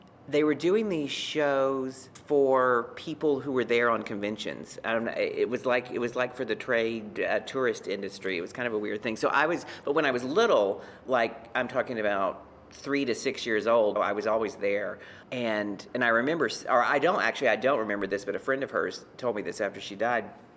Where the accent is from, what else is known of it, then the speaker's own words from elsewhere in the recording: Beaumont, Texas, United States; my hometown of Beaumont, Texas, which is a small town, it's actually a medium-sized town, but it feels like a very small town